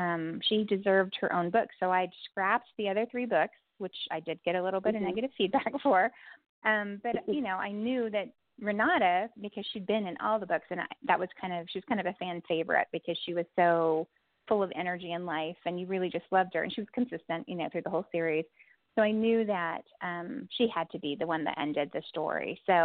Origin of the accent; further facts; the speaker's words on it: Texas, United States; And, you know, again, we grew up in Texas. I have a huge Texan family, and my husband has a huge Texan family who also worked the land.